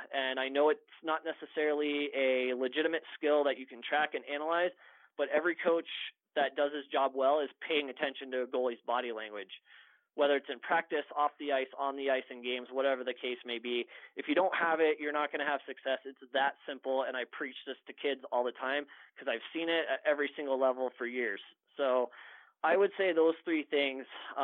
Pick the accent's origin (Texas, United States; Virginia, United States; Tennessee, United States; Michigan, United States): Texas, United States; I mean, look, I'm from Texas and I never played pro hockey in my life